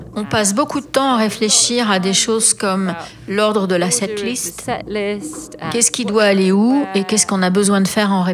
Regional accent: England, United Kingdom; French is a second language; je suis anglaise, j'habite à Londres.

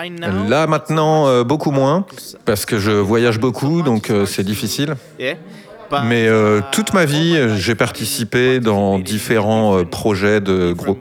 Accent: Chile; also born or lived in Germany; je suis un percussionniste, je viens du Chili, j'ai 30 ans, j'ai habité à Berlin pendant 3 ans et là j'ai pour projet de venir habiter en France cette année.

